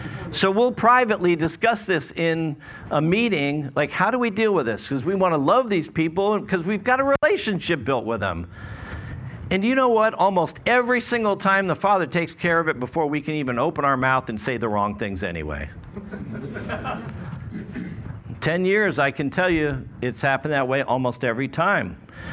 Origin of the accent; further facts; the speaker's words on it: New Jersey, United States; born there; There was one just up in New Jersey. I'm like, I was born in New Jersey. Not that much good comes out of New Jersey